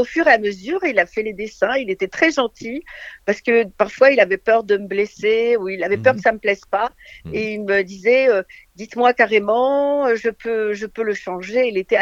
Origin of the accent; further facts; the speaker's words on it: Algeria; parce que je suis originaire d'Algérie.